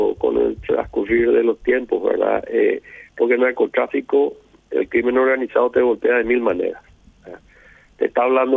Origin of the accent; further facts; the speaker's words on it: Paraguay; Como sociedad paraguaya